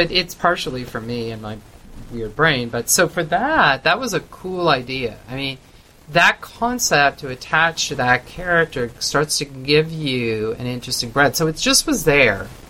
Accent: Canada

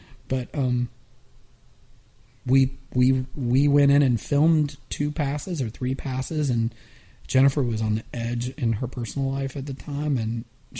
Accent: Atlanta, Georgia, United States; we were obsessed with using the acousticness and the authenticity of the music we grew up with in Atlanta, which was like … the … all these kind of Atlanta Southern but pop but rock

